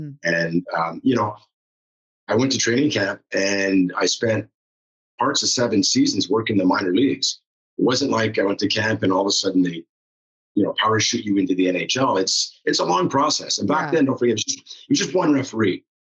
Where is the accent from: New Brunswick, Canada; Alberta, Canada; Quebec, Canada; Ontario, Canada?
Quebec, Canada; Montreal; growing up in Montreal, it's kind of tough not to be involved in hockey.